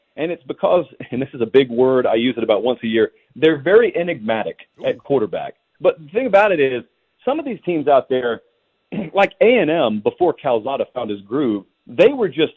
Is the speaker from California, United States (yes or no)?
no; Georgia, United States; It's not. I'm from Georgia.